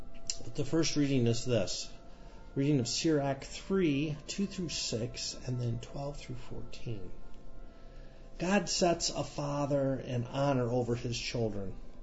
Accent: Kalamazoo, Michigan, United States; But I grew up in Kalamazoo and at St. Augustine's. You know, that's where my parish. I was baptized there.

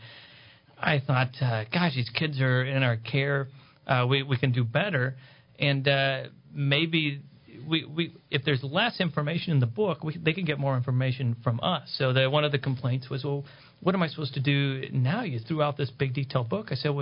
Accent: California, United States; I think it's growing up in California, which everyone knows used to be part of Mexico

